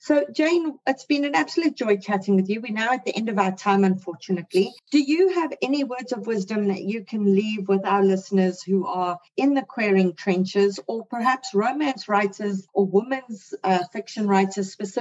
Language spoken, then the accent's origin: English; South Africa; now in Canada; So for me, I'm a South African who now lives in Canada